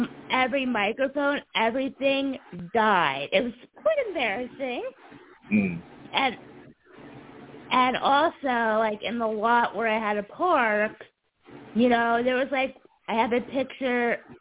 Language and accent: English; New York, United States; And since I'm originally from New York, I've definitely had some hauntings in New York as well.